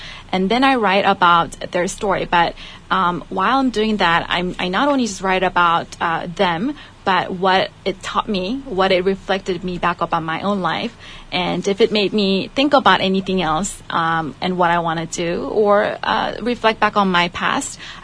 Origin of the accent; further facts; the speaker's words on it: South Korea; also born or lived in California; I was born in California, but I moved to Korea when I was about 3 years old.